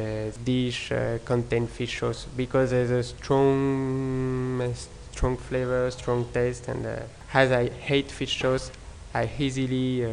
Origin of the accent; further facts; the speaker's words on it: France; now in Cambodia; I came from France and I decided to open a vegetarian restaurant in Cambodia.